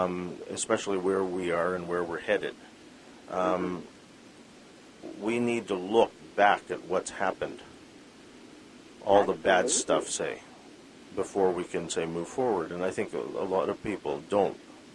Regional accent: Vancouver, British Columbia, Canada; My parents are Filipino. I was born in Vancouver, lived here my whole life.

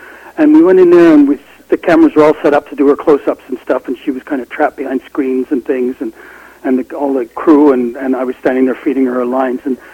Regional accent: British Columbia, Canada; also born or lived in England; I was actually a Canadian born out of a country. I was born in England

